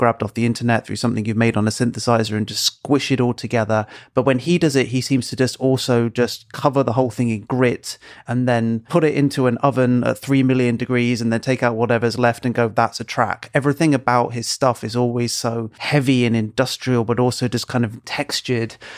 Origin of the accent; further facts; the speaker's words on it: United Kingdom; which just means that as a British person, I go out and melt as soon as anything happens.